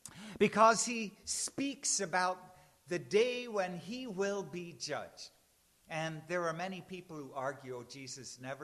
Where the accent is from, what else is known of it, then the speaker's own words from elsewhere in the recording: Vancouver, British Columbia, Canada; in South Vancouver